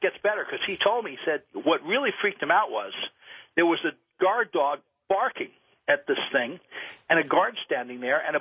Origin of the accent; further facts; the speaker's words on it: New York, United States; I'm from New York, so I had relatives there.